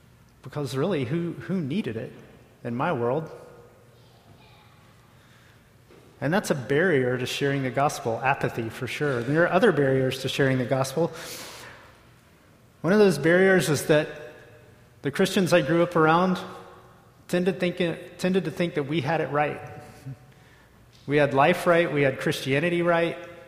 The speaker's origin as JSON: {"language": "English", "region": "Southeast", "country": "United States", "tie": "born or raised there", "said": "But I grew up in the Southeast, and I don't know if anyone else is here from the Southeast."}